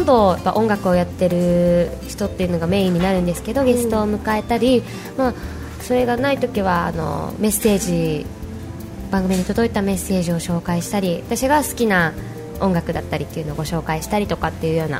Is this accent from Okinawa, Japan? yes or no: yes; Okinawa, Japan; 沖縄県で生まれて育って、まあ、今も県内で主にシンガーソングライターとしてだったり、まあ、ラジオ番組で話したりとかっていうことをしながら活動してます。